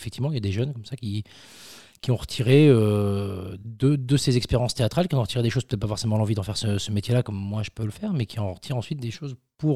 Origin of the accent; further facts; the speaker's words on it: Saint-Lô, Normandy, France; moi, je suis natif de Saint-Lô